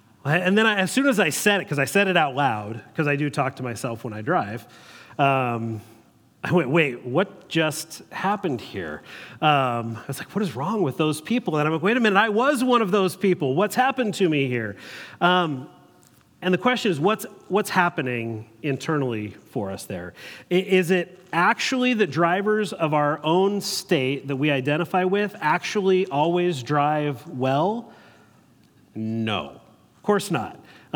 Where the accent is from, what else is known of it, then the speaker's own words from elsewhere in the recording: Eugene, Oregon, United States; I too have spent most of my life as growing up in Eugene and then moving here grumbling about California drivers.